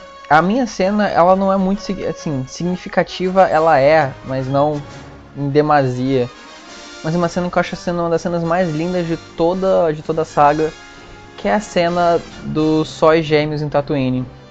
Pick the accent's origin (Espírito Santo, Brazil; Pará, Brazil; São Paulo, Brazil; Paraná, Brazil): Espírito Santo, Brazil; moved away as an adult; Quando eu saí do Espírito Santo, eu me mudei pro Rio pra fazer a faculdade.